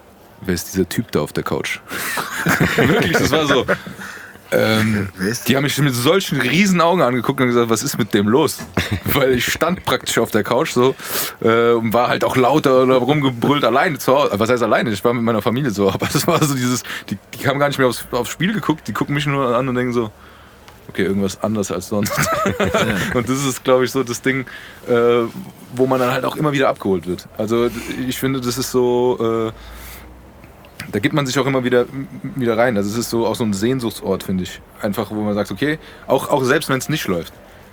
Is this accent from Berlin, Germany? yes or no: no; Frankfurt, Hesse, Germany; wir sind Frankfurter, das war so erstmal die Überschrift sowieso immer. Wenn es dann ins Kleine ging, dann war es halt, ja, wir sind Bockenheimer